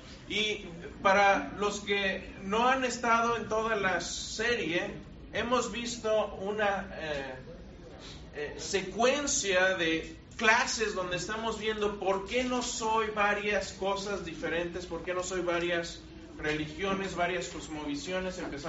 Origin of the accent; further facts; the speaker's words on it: Mexico; born there; yo no soy judío porque yo no nací en Israel, yo nací en México. Podríamos decir, bueno, a lo mejor yo soy judío cultural porque me gustan las costumbres judías